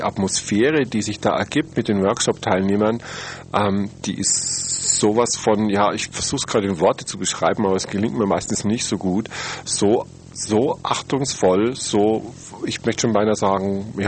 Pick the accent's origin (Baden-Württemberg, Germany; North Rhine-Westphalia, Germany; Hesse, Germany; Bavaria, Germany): Bavaria, Germany; Murnau; Ich bin aus Murnau.